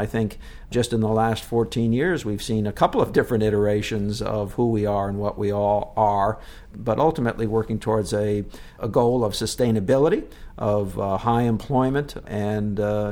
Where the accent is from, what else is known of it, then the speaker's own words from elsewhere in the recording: Stamford, Connecticut, United States; born there; also born or lived in Boston / New York; I was born in Stamford. I went to college and law school in Boston, and I was a prosecutor in New York.